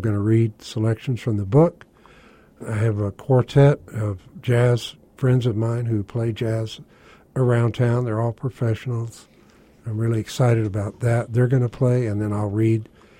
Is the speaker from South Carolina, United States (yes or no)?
no; Houston, Texas, United States; also born or lived in Austin / Los Angeles; Well, I've been born in Texas. I'm a Texan, born and bred in Houston. Went to school in Austin, to UT, University of Austin, and came out here.